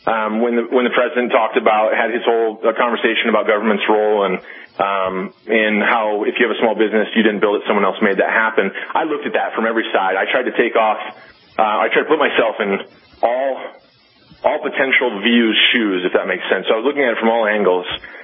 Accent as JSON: {"language": "English", "town": "Bozeman", "region": "Montana", "country": "United States", "tie": "born or raised there", "said": "Well, you know, my hometown, where I live and where I went to college is Bozeman, Montana."}